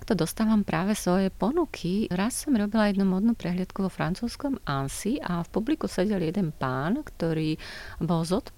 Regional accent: Nová Dubnica, Trenčín Region, Slovakia; now in Bratislava, Slovakia; Ja som z Novej Dubnice pôvodom a som na to úplne hrdá.

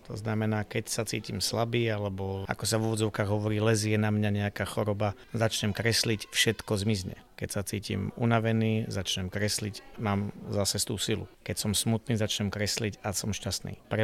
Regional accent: Žilina Region, Slovakia; Ja tým, že som sa narodil na Orave, som chlapec spod Veľkého Chočana

